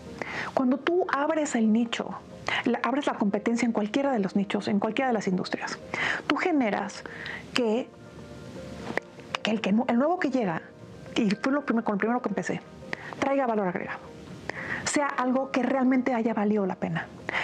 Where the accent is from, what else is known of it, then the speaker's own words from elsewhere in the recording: Mexico; le permita a todos los que somos mexicanos, que tenemos una cuenta de banco